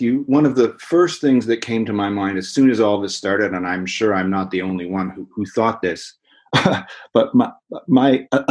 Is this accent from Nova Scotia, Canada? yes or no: yes; Nova Scotia, Canada; now in Vancouver, Canada; I grew up in Nova Scotia in eastern Canada, and I have ended up over the years migrating farther and farther west